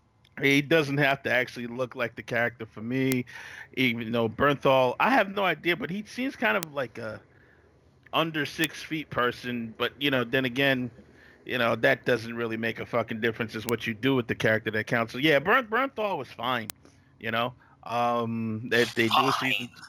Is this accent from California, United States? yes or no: no; Brooklyn, New York, United States; Born and raised in New York, born in Brooklyn.